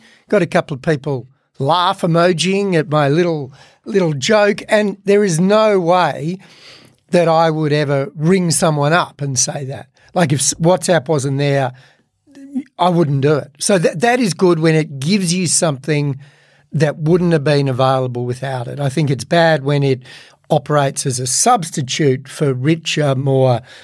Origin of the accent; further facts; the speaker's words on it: Canberra, Australian Capital Territory, Australia; Me growing up in Canberra, only child